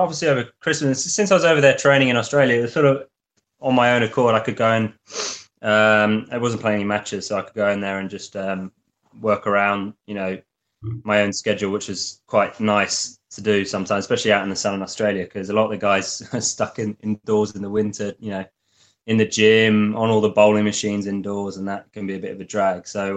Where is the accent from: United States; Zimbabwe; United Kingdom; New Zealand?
United Kingdom; England; Mum's Australian. They're actually, my whole family live out there, but I grew up pretty much in England.